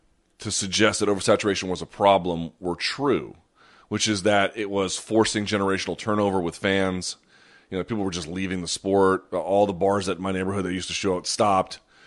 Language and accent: English; New Delhi, Delhi, India; born there; Yes, I was born in New Delhi, India.